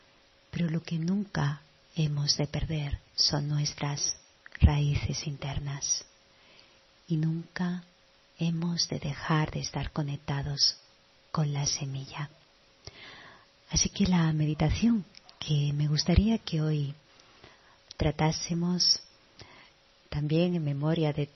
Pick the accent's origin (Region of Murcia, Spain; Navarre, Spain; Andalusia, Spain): Andalusia, Spain; Seville; El otro día hubo un suceso en Sevilla, de donde vengo.